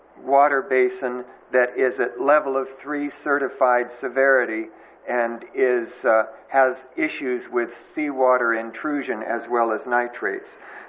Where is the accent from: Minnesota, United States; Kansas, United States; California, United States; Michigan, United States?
California, United States; Atascadero; not from Los Osos. I'm from Atascadero.